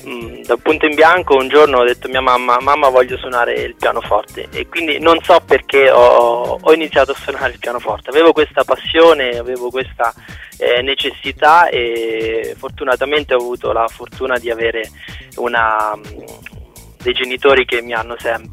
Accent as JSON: {"language": "Italian", "region": "Marche", "country": "Italy", "said": "E io invece sono un marchigiano doc, nel senso che mi piace stare a casa"}